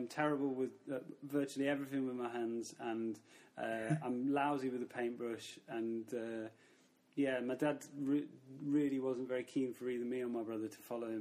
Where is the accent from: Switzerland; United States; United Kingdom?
United Kingdom; Mansfield, East Midlands; I grew up in Mansfield, a small town near Nottingham, just a sort of standard mining town, I guess. My granddad worked down the pit, and yeah, just a sort of working class background.